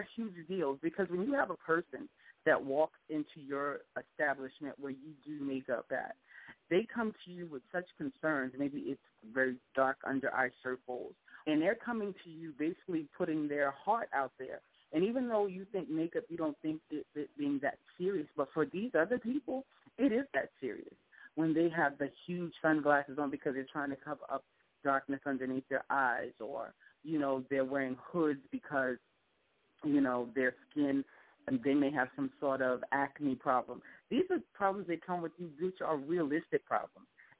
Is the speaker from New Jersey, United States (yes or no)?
yes; Jersey City, New Jersey, United States; Yeah, that's my hometown.